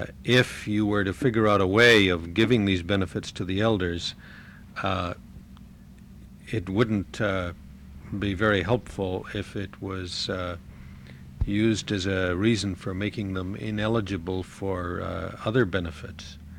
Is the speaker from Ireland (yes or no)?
no; Canada; I come from Canada, and I spent 3 years in the Canadian Arctic in the 1970s going to villages